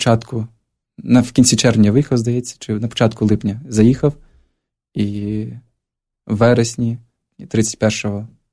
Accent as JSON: {"language": "Ukrainian", "town": "Melitopol", "region": "Zaporizhzhia Oblast", "country": "Ukraine", "tie": "born or raised there", "said": "я є громадян, я є родом з Мелітополя, я маю прописку"}